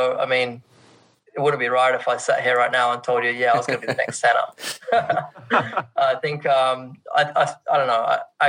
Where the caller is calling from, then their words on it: Tokyo, Japan; I'm dialing in from my bedroom in Tokyo.